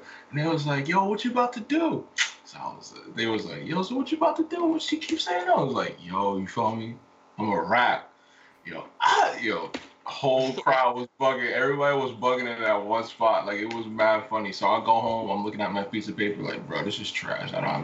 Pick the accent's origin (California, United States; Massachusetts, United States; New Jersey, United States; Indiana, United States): New Jersey, United States; I'm 21 years old. I'm from New Jersey. I've been rapping for about 10, 11 years now.